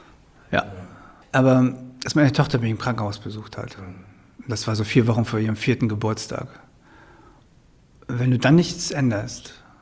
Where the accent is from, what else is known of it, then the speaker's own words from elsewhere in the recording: Krakow am See, Mecklenburg-Vorpommern, Germany; moved away; Ich bin Krakau am See groß geworden. Wahrscheinlich konnte ich eher schwimmen als laufen.